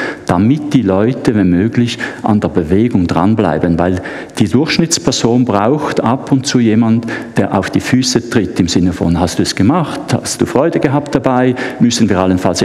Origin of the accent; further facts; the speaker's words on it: Switzerland; nicht zuletzt auch bei uns in der Schweiz, weniger Reparaturmedizin hin zur Gesundheitsbegleitung